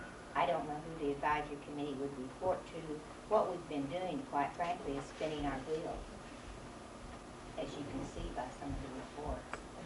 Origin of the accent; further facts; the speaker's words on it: Anchorage, Alaska, United States; I am from Anchorage